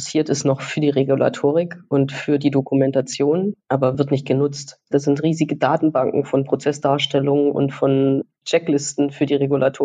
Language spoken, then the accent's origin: German; Saxony, Germany; ich komme ursprünglich aus Sachsen und lebe jetzt nördlich von München.